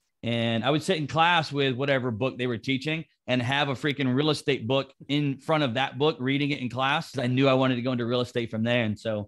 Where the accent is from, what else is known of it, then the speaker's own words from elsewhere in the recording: Georgia, United States; moved away as an adult; now in Florida, United States; So I am a resident of Florida I moved down there probably, I'm from Georgia